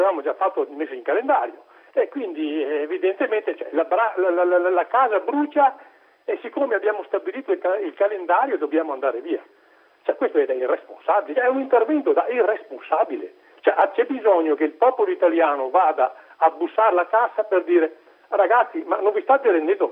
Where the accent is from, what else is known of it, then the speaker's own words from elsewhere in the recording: Vicenza, Veneto, Italy; Io sono vicentino